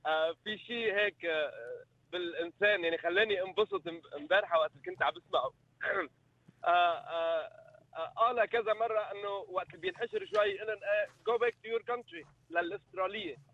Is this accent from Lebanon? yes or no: yes; Lebanon; بس بالنهايه انا لبناني